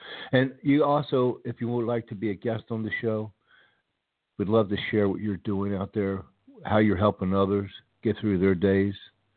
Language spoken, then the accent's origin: English; Pennsylvania, United States; those of you that follow the show regularly know that I grew up outside of Philadelphia.